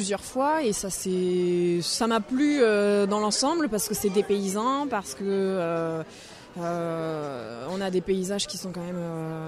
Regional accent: Grand Est, France; moved away; Je suis native de la Champagne-Ardenne, donc j'ai cherché à me déplacer dans la deuxième partie de la France, on va dire en dessous de Clermont, en dessous de Lyon.

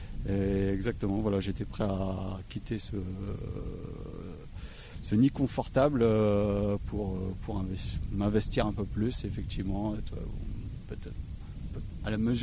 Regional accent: Brittany, France; Ben, je suis originaire de Bretagne.

